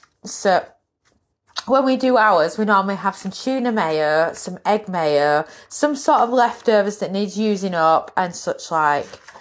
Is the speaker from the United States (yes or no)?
no; United Kingdom; or as a Brit I would say jacket potatoes.